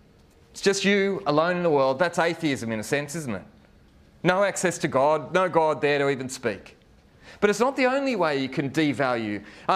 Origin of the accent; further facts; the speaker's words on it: New South Wales, Australia; I grew up on the Georges River and we had a jetty and had a few boats and stuff.